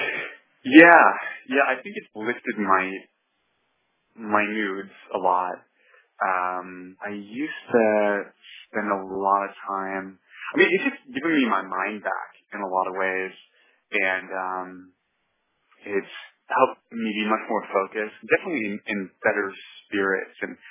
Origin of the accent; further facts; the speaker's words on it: Los Angeles, California, United States; I grew up in Los Angeles and I lived in a lot of different cities